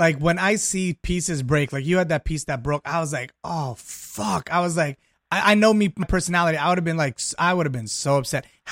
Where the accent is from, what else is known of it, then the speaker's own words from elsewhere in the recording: Italy; I grew up with it in Italy.